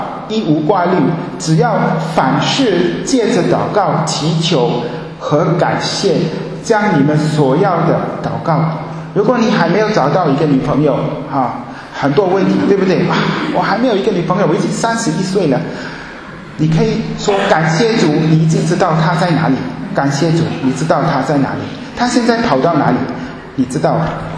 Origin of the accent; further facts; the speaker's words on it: Germany; Chinese is a second language; 我们德国人